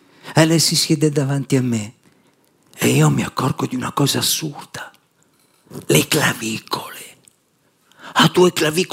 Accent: Sicily, Italy; io non sono mai stato in Grecia, nonostante sono siciliano con metà sangue greco da parte di padre e normanno da parte di madre

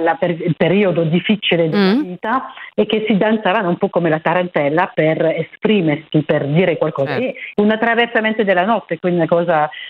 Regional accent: France; Italian is a second language; io sono francese

